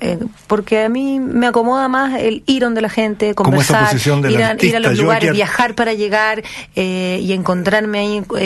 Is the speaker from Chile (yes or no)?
yes; Chile; also born or lived in New Orleans; Soy chilena, nací en New Orleans, en Luisiana, en Estados Unidos.